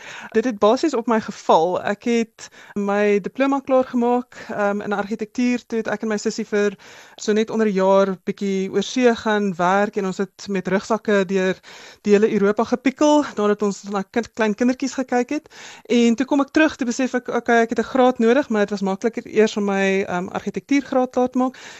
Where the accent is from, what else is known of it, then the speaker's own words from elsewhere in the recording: Johannesburg, Gauteng, South Africa; Ek is 'n gebore en getoe Johannesburger. Ek is in Heelbrug gebore toe dit nog moontlik was om daar so te bly. Maar ek het maar op die Wesrand groot geword. Ek is Hoërskool Linden gematrikuleer